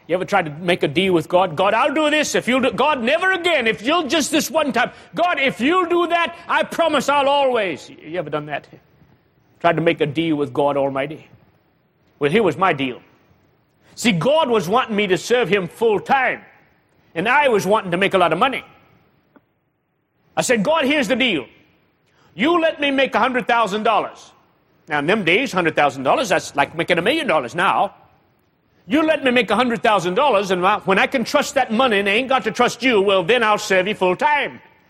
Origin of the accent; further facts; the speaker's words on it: New England, United States; I'm from New England. I don't give out favors.